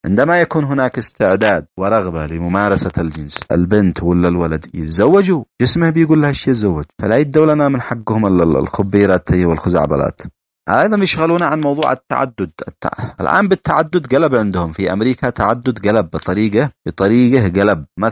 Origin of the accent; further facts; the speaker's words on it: Yemen; أنا كمجتمع يمني مسلم